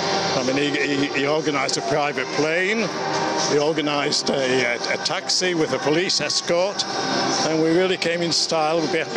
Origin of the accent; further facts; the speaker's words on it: Sale, North West England, United Kingdom; I love Manchester. I consider Manchester to be my town, but I'm actually from Snobbish Sale.